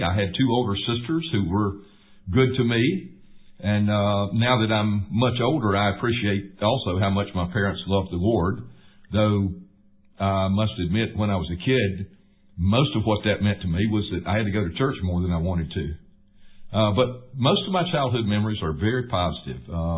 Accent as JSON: {"language": "English", "town": "Startex", "region": "South Carolina", "country": "United States", "tie": "born or raised there", "said": "Well, I was born and raised in Startex, South Carolina. It's a small textile mill village in Spartanburg County, not too far from here in Greenville."}